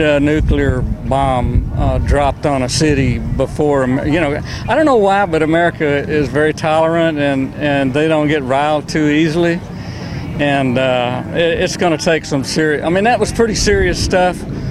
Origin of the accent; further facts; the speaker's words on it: Lewisville, Texas, United States; I'm from Louisville here in Texas.